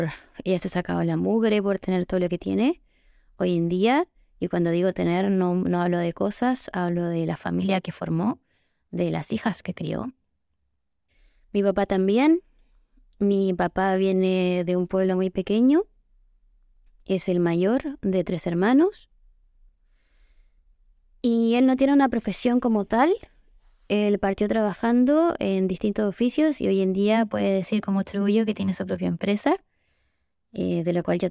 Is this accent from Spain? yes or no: no; Chile; moved away as an adult; now in United Kingdom; Yo soy chilena, tengo 26 años, me encuentro trabajando en Inglaterra y soy veterinaria.